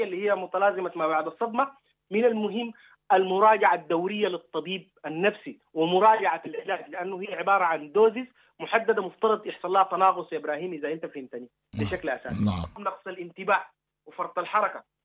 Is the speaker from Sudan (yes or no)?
yes; Sudan